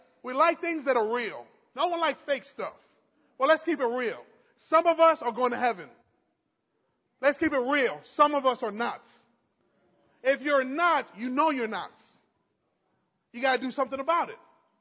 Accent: New York, United States; I was from New York, guys.

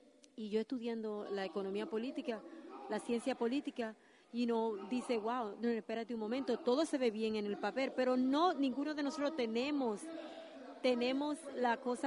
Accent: United States; born there; Porque yo nací aquí en América. Yo me identifico como un americano. En África me consideran de ellos como, y para mí es un honor, yo también soy haitiano.

